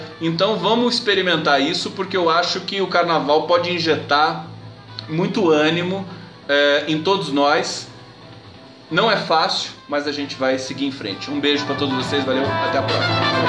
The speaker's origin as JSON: {"language": "Portuguese", "country": "Brazil", "said": "eu posso estar numa ditadura, mas eu vou viver dignamente porque eu sou brasileiro"}